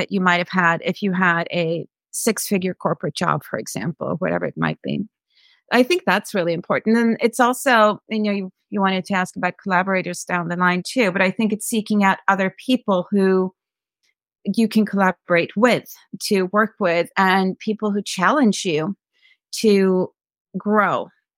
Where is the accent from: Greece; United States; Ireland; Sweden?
Sweden; I grew up as an expatriate child in many ways. I come from Sweden originally. We lived in a bunch of countries.